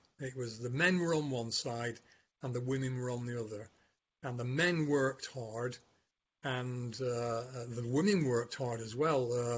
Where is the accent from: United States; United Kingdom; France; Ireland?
United Kingdom; North West England; I come from Lancashire